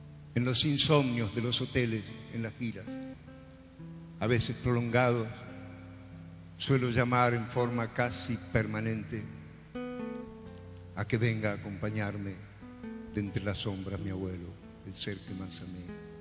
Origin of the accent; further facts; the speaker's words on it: Mendoza, Argentina; born there; Solamente que yo nací en Mendoza, allá pegadito a la precordillera, entre chileno y argentino. En un pequeño y maravilloso pueblo donde aún se acostumbra a saludar. Ahí nací.